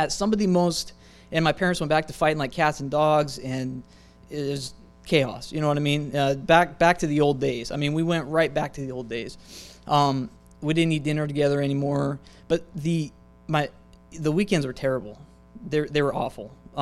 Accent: Montana, United States; You know, we're not California people. We're from Montana.

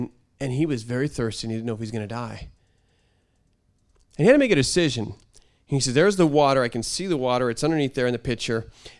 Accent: Oregon, United States; Aren't you from Oregon? I said, yeah, I'm from Oregon.

